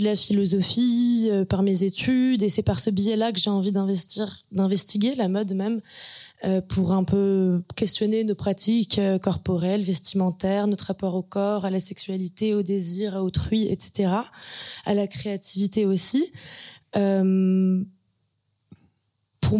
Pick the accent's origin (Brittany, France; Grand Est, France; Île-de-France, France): Grand Est, France; Moi j'ai grandi en Alsace dans un village passionné par la mode.